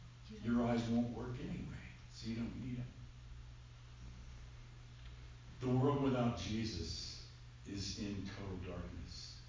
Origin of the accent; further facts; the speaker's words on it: Alabama, United States; See, I grew up in Alabama.